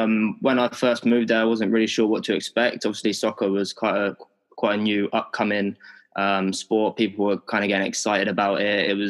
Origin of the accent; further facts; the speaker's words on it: South East England, United Kingdom; I'm 28 and I'm from the Isle of Wight. I grew up on the Isle of Wight in the south of the UK.